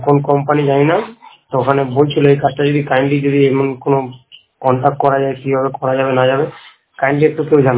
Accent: Kolkata, West Bengal, India; আমার বাড়ি হচ্ছে কলকাতা।

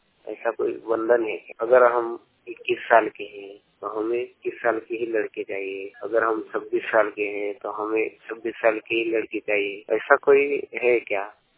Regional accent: Bhandara, Maharashtra, India; मैं महाराष्ट्र भंडारा से हूँ।

